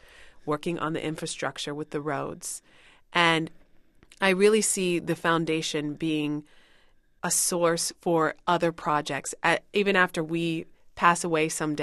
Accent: United States; now in Sierra Leone; because I am from America

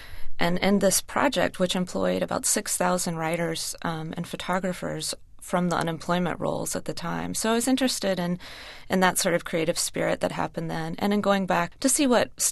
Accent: the South, United States; so many beach communities that I had grown up going to as a child growing up in the South.

